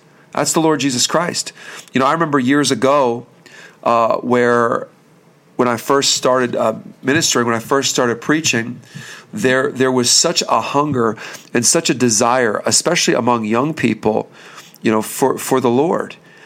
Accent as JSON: {"language": "English", "town": "Bethlehem", "region": "Pennsylvania", "country": "United States", "said": "Again, we're from the Bethlehem, Pennsylvania area, and we know the Moravian heritage well."}